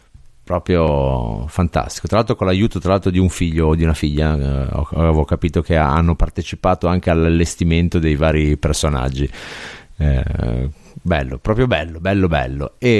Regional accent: Genoa, Liguria, Italy; Sai che sono genovese

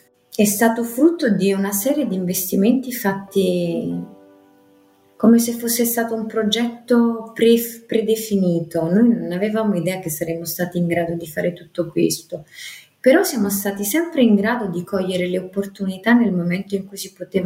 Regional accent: Gragnano, Campania, Italy; Noi che siamo di Gragnano abbiamo prima realizzato i nostri progetti

